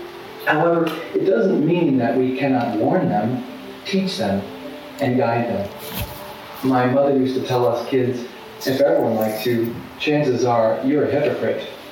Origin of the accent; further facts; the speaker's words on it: United States; As an American, I marched on Washington, D.C., our nation's capital, to protest the Supreme Court decision decades ago, which legalized abortion in my country.